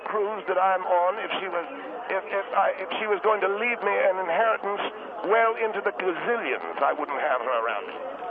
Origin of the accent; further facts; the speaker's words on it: United Kingdom; accent: British; Yes, I was raised in Great Britain. I went to boarding school there.